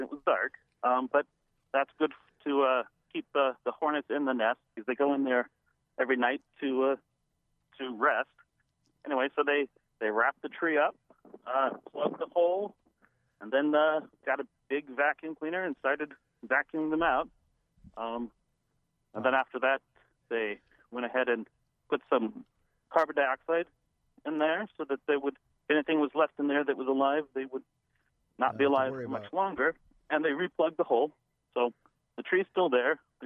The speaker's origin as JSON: {"language": "English", "region": "Washington", "country": "United States", "tie": "born or raised there", "said": "Grew up in Skagit County, but, you know, it's kind of all one little area here"}